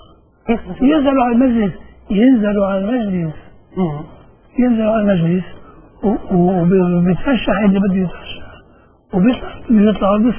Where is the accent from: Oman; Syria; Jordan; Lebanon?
Lebanon; انا مني ولا مسيحي ولا سني ولا درزي ولا شيعي ولا شيء، انا لبناني.